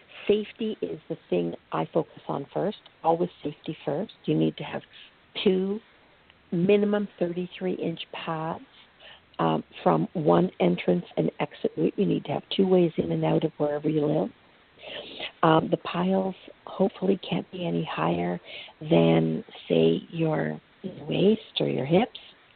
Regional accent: Canada; And I'm from Canada.

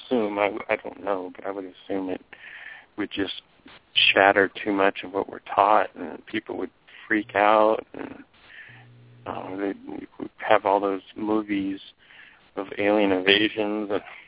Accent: New Mexico, United States; born there; I'm adopted, so I don't know, you know, exactly what my lineage is, but I was born in New Mexico

